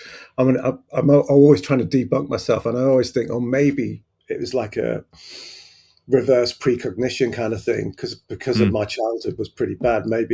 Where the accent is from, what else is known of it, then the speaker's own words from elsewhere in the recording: Peterlee, North East England, United Kingdom; also born or lived in Huddersfield; Okay, so I grew up in Peterlee, but I was originally born in Huddersfield, West Yorkshire, and then my family moved back there.